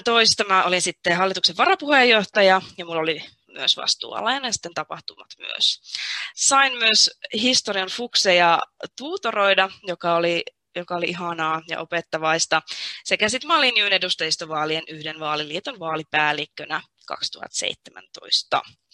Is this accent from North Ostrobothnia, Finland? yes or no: no; Vantaa, Uusimaa, Finland; mä oon 26 täyttänyt ja mä oon vantaalainen syntyperältä. Mä asustelen nyt myös Vantaalla, olin onnekas, kun pääsin tänne palaamaan. Mä kirjoitin Tikkurilan lukiosta ylioppilaaksi vuonna 2014